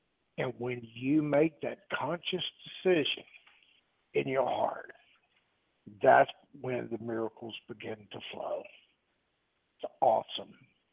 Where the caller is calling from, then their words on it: Lake Charles, Louisiana, United States; I'm from Lake Charles, Louisiana.